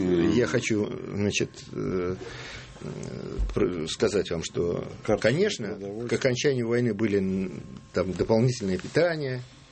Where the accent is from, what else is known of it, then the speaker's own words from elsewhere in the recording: Moscow, Russia; Я вырос на Якиманке. И на пересечении... Ну, я в Егородском переулке вырос.